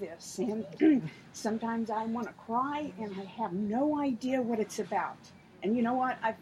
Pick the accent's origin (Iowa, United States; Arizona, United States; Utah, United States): Arizona, United States; Tucson; I'm from Tucson.